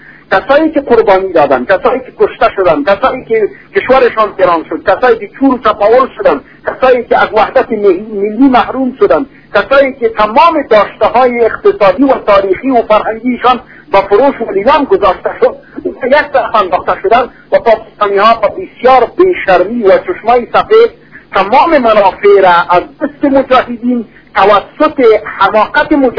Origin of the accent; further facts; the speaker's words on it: Afghanistan; اگر ما افغان هستیم، اگر ما مسلمان هستیم، اگر ما انسان هستیم